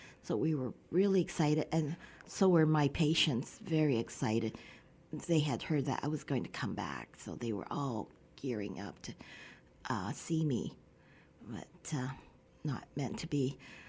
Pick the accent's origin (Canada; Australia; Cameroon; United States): Canada; also born or lived in Taiwan; I grew up in Canada. Okay. I was born in Taiwan. And at age 5, my parents immigrated to Canada.